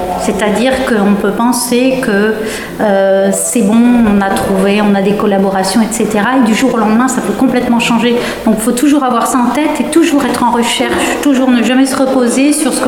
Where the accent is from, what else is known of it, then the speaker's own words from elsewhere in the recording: Pays de la Loire, France; born there; je suis née tout près d'ici, je suis née en Mayenne